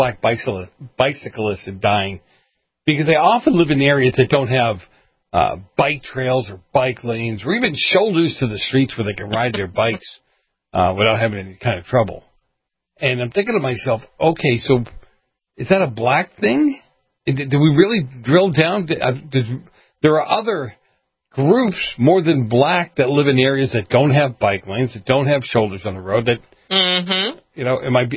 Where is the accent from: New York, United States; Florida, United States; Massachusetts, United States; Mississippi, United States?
Massachusetts, United States; Boston; It's funny you should say that because where I grew up in Boston, in the streets of Boston, you talk about the hood where I grew up